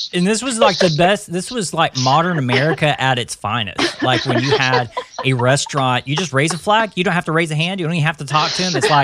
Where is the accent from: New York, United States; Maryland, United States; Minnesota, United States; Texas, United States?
Texas, United States; Texarkana; Yeah, I'm from East Texas, like Texarkana area.